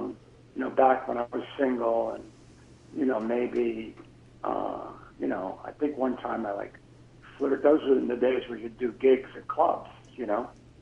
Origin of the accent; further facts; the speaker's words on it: New York, United States; Well, when I was coming up, I grew up in New York, and, you know, there were a lot of New York guys and the rock stations that I liked.